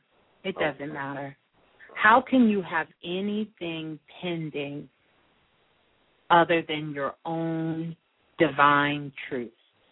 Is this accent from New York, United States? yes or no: yes; Brooklyn, New York, United States; From Brooklyn, my hometown.